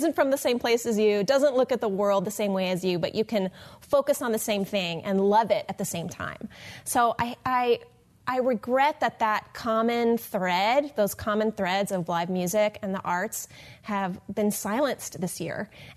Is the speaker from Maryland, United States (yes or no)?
no; Falls Church, Virginia, United States; moved away as an adult; The short version is I grew up in Falls Church, Virginia, and I grew up singing in church as a young child. And eventually I grew up and moved to New York, and I did musical theater for a long time